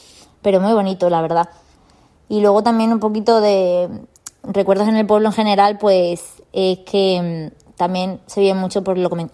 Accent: Campanario, Extremadura, Spain; la Semana Santa en mi tierra natal, en Extremadura, y en concreto en Campanario, mi pueblo se vive mucho.

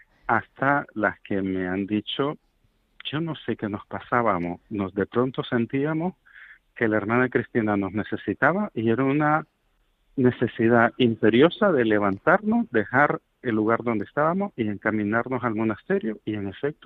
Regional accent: Nicaragua; now in Costa Rica; En Costa Rica, pero que soy de Nicaragua.

